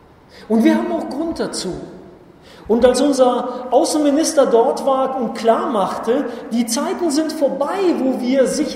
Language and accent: German; Rhineland, Germany; Bei uns im Rheinland kennt man das irgendwie nicht.